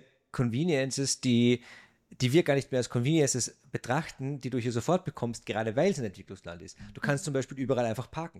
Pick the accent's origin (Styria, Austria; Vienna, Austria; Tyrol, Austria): Vienna, Austria; aber bei uns in Wien ist es dann schon eher ein bisschen entspannter Richtung Balkan und Italien